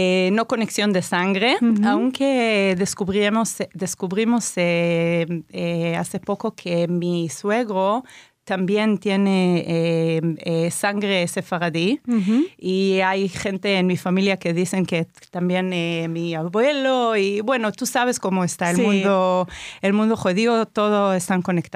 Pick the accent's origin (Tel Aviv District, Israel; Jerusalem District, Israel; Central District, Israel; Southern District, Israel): Central District, Israel; Hulda; Mira, nací y la verdad es que crecí, que todavía soy miembro del kibbutz Hulda, que es un kibbutz cerca